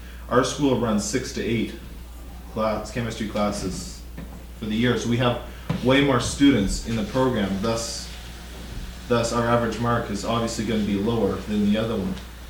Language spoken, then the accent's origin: English; Canada; I'm from Canada, and we have a program called French Immersion, which is, until grade six, all my schooling was in French.